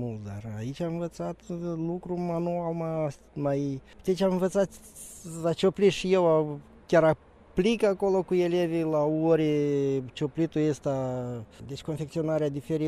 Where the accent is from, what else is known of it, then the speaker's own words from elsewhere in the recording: Pelenia, Drochia District, Moldova; sunt din Republica Moldova, din partea de nord a Republicii Moldova, localitatea Pelenia, raionul Drochia.